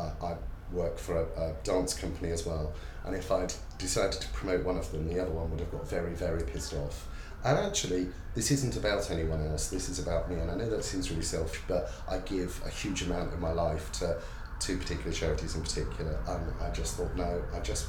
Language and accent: English; Cardiff, Wales, United Kingdom; I am 48 years old, I had to think there, and I'm from Cardiff in Wales.